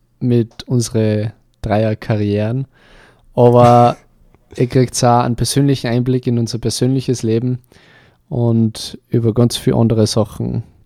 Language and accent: German; St. Johann im Pongau, Salzburg, Austria; Also ich bin bei mir in meinem Heimatort, in St. Johann in Bongau, bin ich bei der Feuerwehr